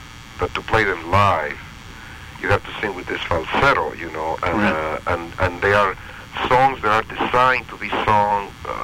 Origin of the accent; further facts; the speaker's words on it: Mexico City, Mexico; moved away as an adult; now in United States; I'm originally from Mexico City.